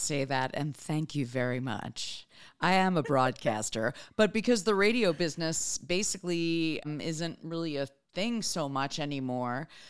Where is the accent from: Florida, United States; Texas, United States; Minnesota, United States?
Florida, United States; like I grew up in South Florida, which is basically New York.